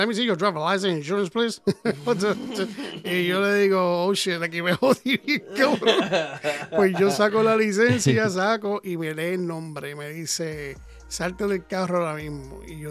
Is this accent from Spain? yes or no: no; Puerto Rico; Y cuando escuchó mi acento, dice, "¿De tú eres?" Y yo, "Soy de Puerto Rico."